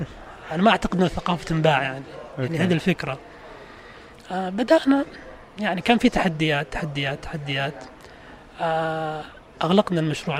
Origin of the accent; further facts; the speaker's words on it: Riyadh, Riyadh Province, Saudi Arabia; also born or lived in Gold Coast, Australia; now in Jeddah, Saudi Arabia; فأنا دخلت جدة عام 2016، يعني قبلها ما كان لي أي نشاط، أنا كنت من الرياض. يعني بدايتنا إحنا كنا في النادي السعودي في الجولد كوست في أستراليا